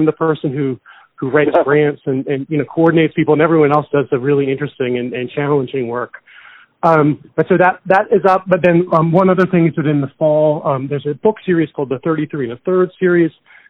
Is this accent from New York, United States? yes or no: no; New Orleans, Louisiana, United States; I grew up in New Orleans.